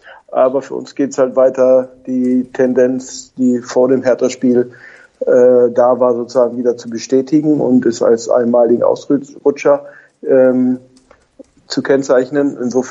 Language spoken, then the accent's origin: German; Schleswig-Holstein, Germany; ich komme aus Schleswig-Holstein, also Einzugsgebiet dieses Sportvereins an der Müllverbrennungsanlage.